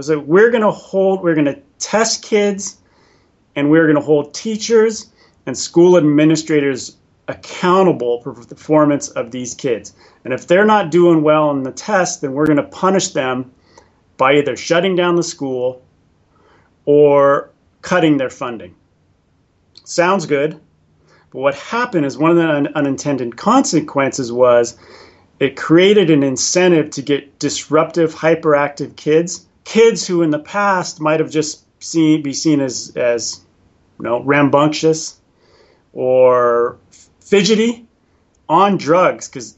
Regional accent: San Diego, California, United States; born there; Yeah, and no, I'm an American. I was born in San Diego.

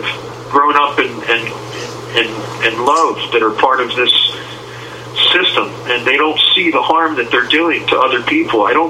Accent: Williamstown, New Jersey, United States; I'm from Williamstown originally, halfway between Atlantic City and Philadelphia.

